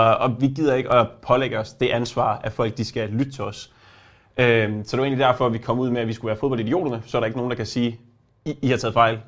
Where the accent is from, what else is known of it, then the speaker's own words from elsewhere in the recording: Region of Southern Denmark, Denmark; jeg vil så lige sige, at jeg er fra Fyn.